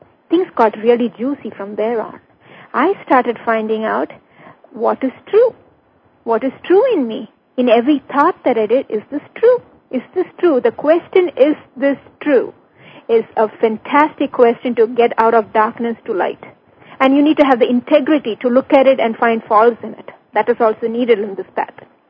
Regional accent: South India, India; English is a second language; moved away; Okay. I'm from South India. I came to this country about 14 years back.

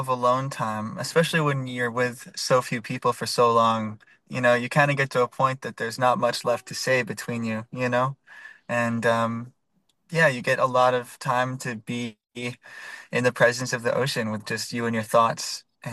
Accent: Colorado, United States; I was raised in Colorado, landlocked.

